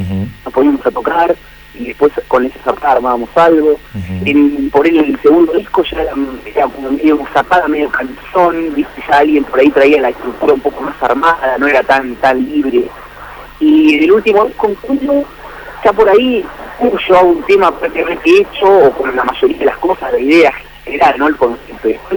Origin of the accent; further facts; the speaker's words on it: Paso del Rey, Buenos Aires Province, Argentina; nosotros en realidad somos del oeste, ¿viste? Somos de Paso del Rey, Moreno, es ahí al oeste de Buenos Aires.